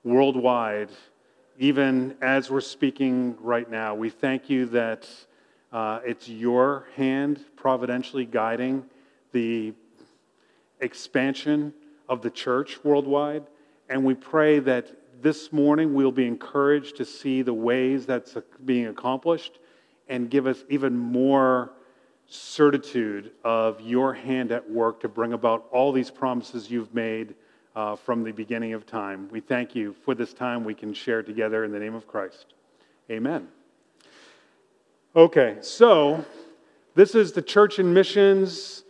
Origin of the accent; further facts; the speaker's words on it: Natick, Massachusetts, United States; Bill referred to John Elliott in my hometown, Natick, Massachusetts, bringing the gospel to one of those praying towns, translating the scriptures.